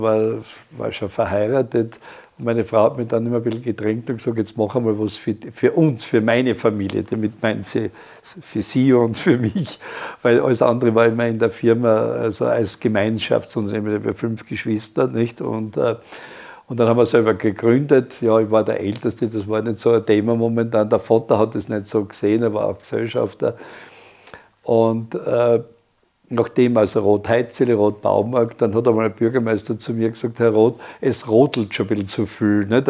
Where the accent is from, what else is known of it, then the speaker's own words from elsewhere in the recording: Styria, Austria; das hat ja raue Mengen gegeben bei uns in der Oststeiermark.